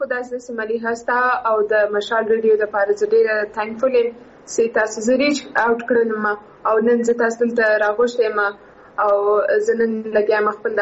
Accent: Quetta, Balochistan, Pakistan; moved away as an adult; او زه سیم په کوټي کې پیدا شوی ما د کوټې ته تاګ راته سمجه استا ولې شي فاميلي زما جلته ده او کوټي کې سي زما اډوكيشن کم سي هاي سکول پورې

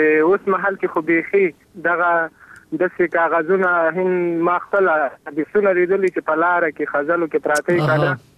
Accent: Laghman, Afghanistan; موږ لغمانی یو

